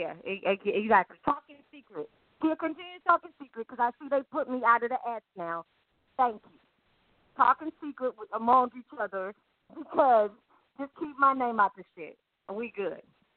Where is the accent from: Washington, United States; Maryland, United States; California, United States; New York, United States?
California, United States; Compton; See, because still, I'm from Compton, California.